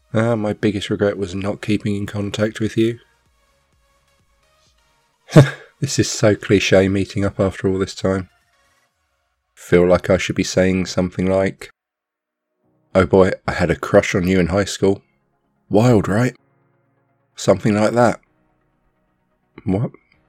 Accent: United Kingdom; I mean, just because I'm British as well

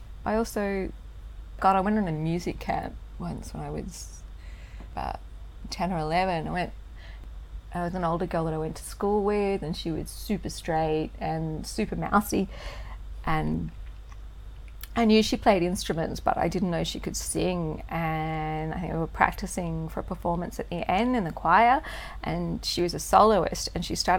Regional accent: Australia; Are you from New Zealand? No, I am not. I am from Australia.

